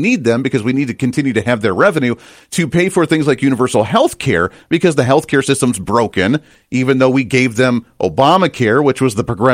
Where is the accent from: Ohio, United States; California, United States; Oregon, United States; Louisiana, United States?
Ohio, United States; Toledo; I grew up near the Toledo, Ohio area. I went to school at Bowling Green. I was near that Michigan line